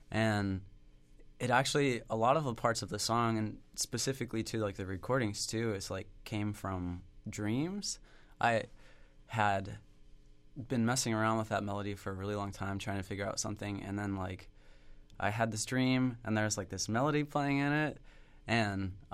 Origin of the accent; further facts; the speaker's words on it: Ohio, United States; But I'm from Southeast Ohio, and, you know, there's a certain presence of, you know, the folk influence and things like that.